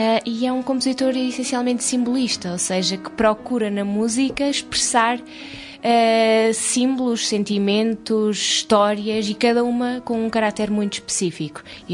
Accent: Gafanha da Nazaré, Aveiro, Portugal; Fiz os meus estudos normais de secundário, todos por aqui pela Gafanha da Nazaré, e o Conservatório de Música em Aveiro

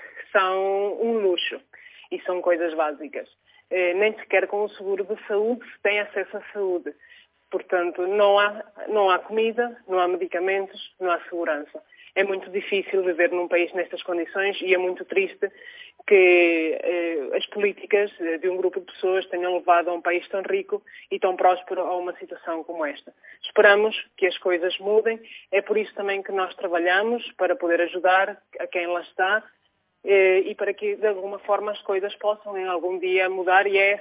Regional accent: Venezuela; moved away; para nós que nascemos na Venezuela e que passamos lá uma parte importante das nossas vidas, no meu caso estive lá 17 anos e tenho lá muita da minha família ainda

